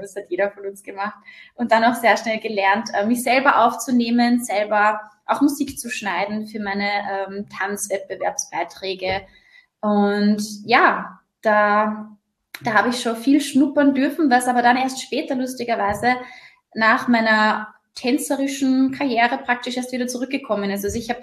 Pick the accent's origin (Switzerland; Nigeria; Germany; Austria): Austria; Upper Austria; ich bin aus Oberösterreich. Aus Oberösterreich und meine Oma, glaube ich, auch.